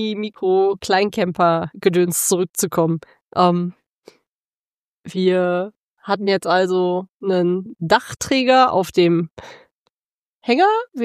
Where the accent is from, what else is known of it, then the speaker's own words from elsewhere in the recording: Düsseldorf, North Rhine-Westphalia, Germany; Wir kommen aus dem Großraum von Düsseldorf, aus dem Rheinland